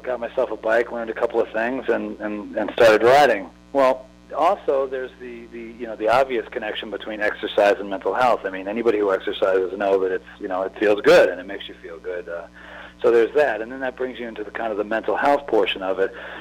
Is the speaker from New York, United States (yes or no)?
no; Massachusetts, United States; I'm starting in Seattle, and I'm going to my hometown in Massachusetts.